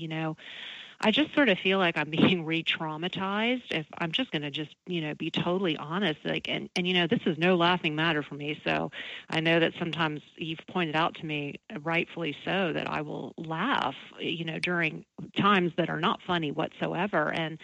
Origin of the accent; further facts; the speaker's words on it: the South, United States; now in Los Angeles, United States; I'm here in LA, but I'm also from the South.